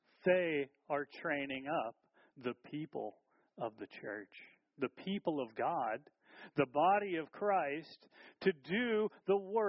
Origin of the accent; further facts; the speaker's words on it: United States; I know as an American, I hear